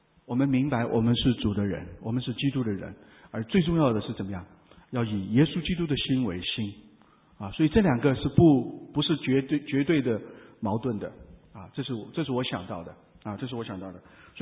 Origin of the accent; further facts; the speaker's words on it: China; 那作为中国人，我们都很骄傲，对吧？